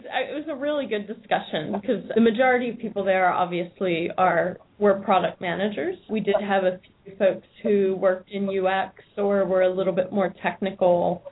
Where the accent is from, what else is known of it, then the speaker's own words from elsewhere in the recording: United States; now in Australia; But for me, since I'm from the States, I was seeing all these product camps happening over there and was really jealous.